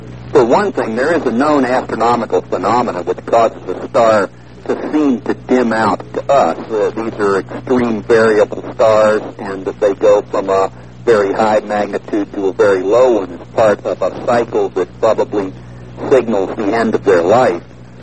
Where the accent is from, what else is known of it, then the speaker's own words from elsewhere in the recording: United States; kind of embarrassingly threatened from your and my viewpoint as an American